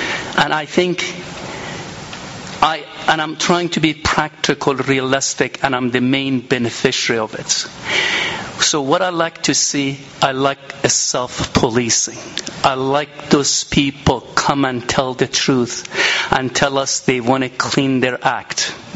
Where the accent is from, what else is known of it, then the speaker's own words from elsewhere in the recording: Vermont, United States; I'm from Vermont, and I tell my beloved Congressman Bernie Sanders, there is nothing free.